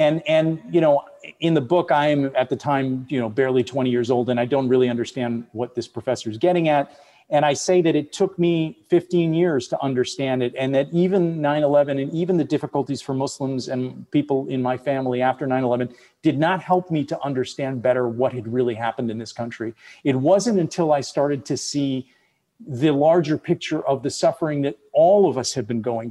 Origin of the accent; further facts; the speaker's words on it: Wisconsin, United States; I come from Wisconsin and I spent a lot of time still back in my home state.